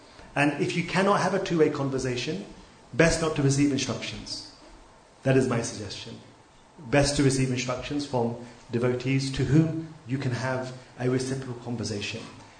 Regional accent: United Kingdom; You know, I'm from Britain, we do unconventional things, so no big deal.

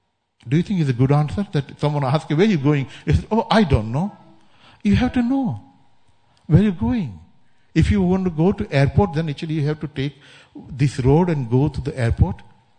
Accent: India; coming from India 40 years back. And of course, as an Indian

